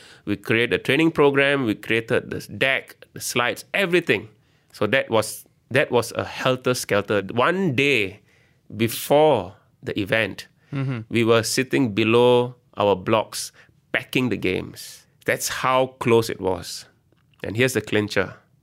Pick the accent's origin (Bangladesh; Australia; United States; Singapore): Singapore; I'm from Singapore, and I studied at the National University of Singapore.